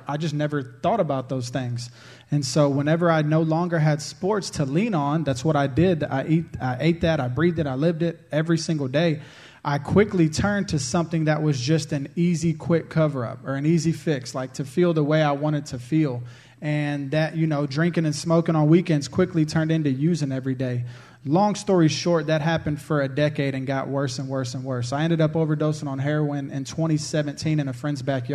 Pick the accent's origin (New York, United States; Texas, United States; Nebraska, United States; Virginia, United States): Texas, United States; Houston; I'm from Houston.